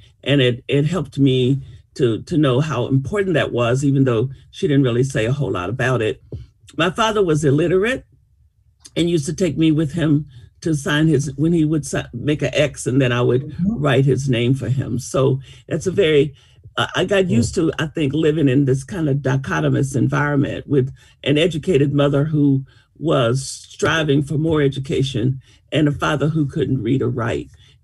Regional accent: El Dorado, Arkansas, United States; moved away as an adult; also born or lived in California; now in Georgia, United States; I grew up in, I was born in El Dorado, Arkansas, and lived in Arkansas until I was 18 and then moved to California.

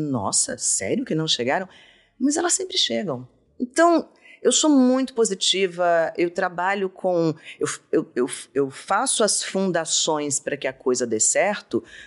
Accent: Brasília, Federal District, Brazil; eu nasci em Brasília, que era o fim do mundo. É uma cidade super novinha. Não tinha muito mercado.

